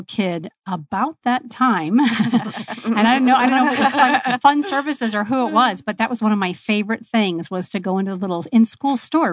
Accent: Arizona, United States; supporting business owners who really are flying solo and here born and raised in Arizona

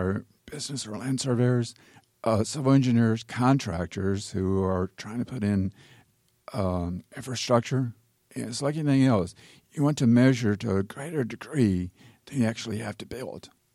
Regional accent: Nashville, Tennessee, United States; when we were growing up in Nashville, you couldn't throw a baseball, and I had a subdivision going up.

